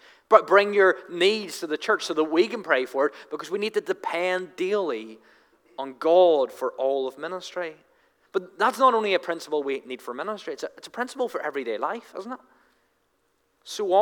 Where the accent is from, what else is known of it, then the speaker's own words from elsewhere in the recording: Northern Ireland, United Kingdom; because we're from Northern Ireland.